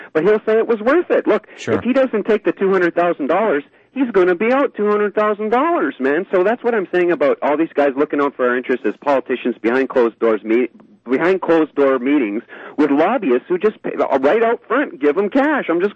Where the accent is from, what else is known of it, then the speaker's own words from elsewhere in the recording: Canada; I'm a Canadian, yeah.